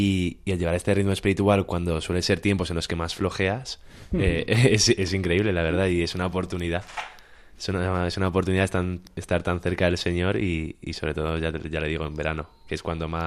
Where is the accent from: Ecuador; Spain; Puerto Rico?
Spain; Madrid, Community of Madrid; Somos de Madrid, sí.